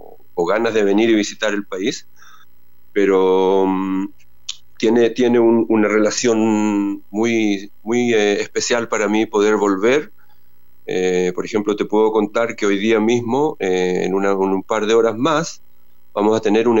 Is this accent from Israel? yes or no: yes; Israel; also born or lived in Chile; nos fuimos de Chile en 1977, ya sabiendas que mi papá no estaba vivo, y nos fuimos a Israel, donde teníamos familia, nos estaban esperando. Entonces yo crecí en Israel, y el libro lo escribí originalmente en hebreo